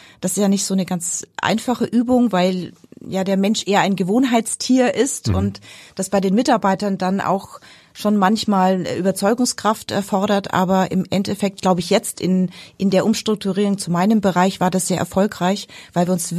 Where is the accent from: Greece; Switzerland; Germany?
Germany; Nuremberg, Bavaria; born there; also born or lived in Munich; ich bin in Nürnberg geboren und habe dann lange in München gelebt